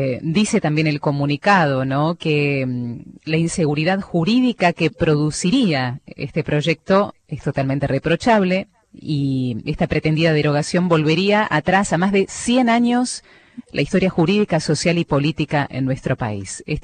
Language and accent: Spanish; Argentina